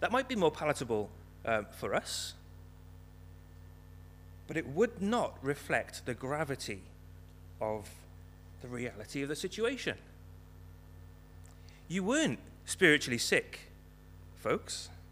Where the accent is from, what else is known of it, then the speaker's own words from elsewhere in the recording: Cardiff, Wales, United Kingdom; now in Newtown, United Kingdom; But I grew up in Cardiff, so I've been in Newtown about 5 years now.